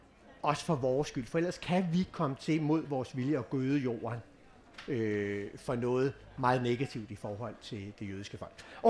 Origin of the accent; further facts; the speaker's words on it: Frederikssund, Capital Region of Denmark, Denmark; min egen lokalavis i Frederikssund, hvor jeg kommer fra.